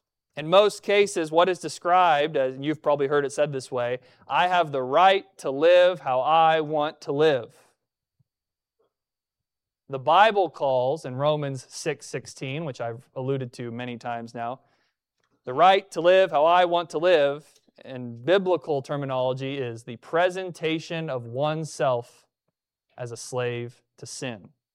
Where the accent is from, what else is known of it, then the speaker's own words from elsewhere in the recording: United States; You see, as an American, I am incredibly grateful for the liberties which God has given me in this great nation.